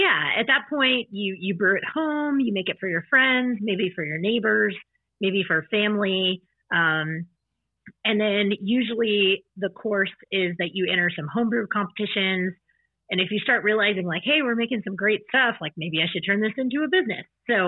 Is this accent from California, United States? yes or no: no; Dallas, Texas, United States; I'm from Texas originally. I'm from Dallas.